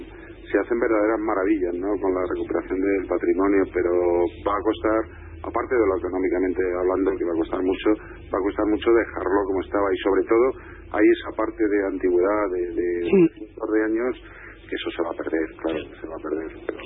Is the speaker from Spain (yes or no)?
yes; Totana, Region of Murcia, Spain; en una ciudad muy cercana a Lorca, que es Totana, es de donde yo soy, y allí también tengo familia, ¿no?